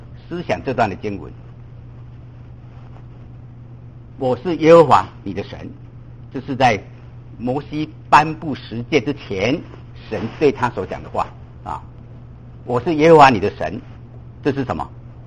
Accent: Taiwan; now in United States; 比如说我们到美国来，我是从台湾来，那在台湾以前呢、不太重视礼节啊

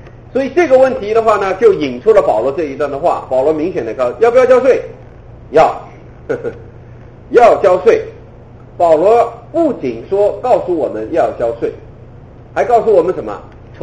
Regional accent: China; 我们中国人讲君权是受制于天啊

